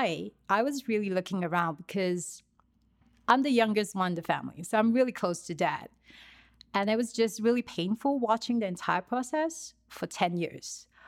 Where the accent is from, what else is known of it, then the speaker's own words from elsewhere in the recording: Singapore; So I come from Singapore, born, bred in Singapore, and has never been living in any other place. Chinese family, so very typical upbringing